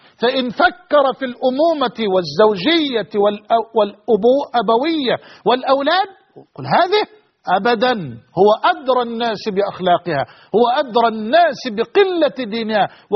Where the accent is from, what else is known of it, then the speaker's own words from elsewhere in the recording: Egypt; وأسأل الله أن يحفظ بلدنا مصر